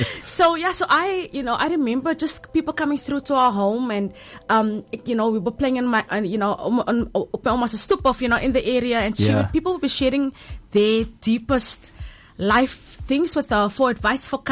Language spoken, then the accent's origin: English; Western Cape, South Africa; so I grew up in the Cape Flats, first in Eidsig, that's where I was born. I grew up in a very colorful community with amazing storytellers